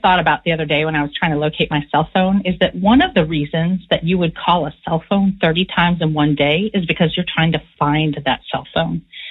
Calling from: San Francisco, California, United States; Hi, Payne. I'm a listener from San Francisco, and I've really enjoyed the podcast.

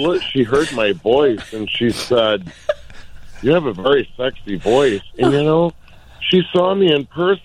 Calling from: Muskegon, Michigan, United States; I'm calling from Muskegon, Michigan.

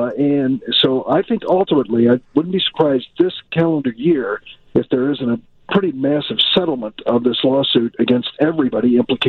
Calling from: Illinois, United States; Well, I can tell you, I'm calling you from Lake County. I just did a roundtable up at Gateway Foundation in Lake Villa

